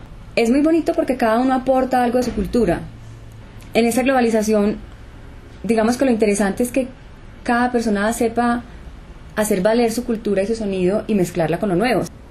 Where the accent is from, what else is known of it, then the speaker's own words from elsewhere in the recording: Antioquia, Colombia; yo soy una cantante paisa que lleva muchos años metida en este cuento